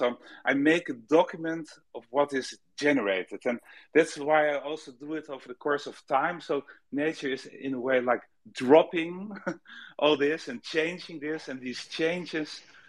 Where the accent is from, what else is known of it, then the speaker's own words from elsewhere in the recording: Netherlands; English is a second language; also born or lived in Los Angeles, United States; I'm from Holland, you know, Netherlands. Netherlands, you know, it's all man-made, man-touched.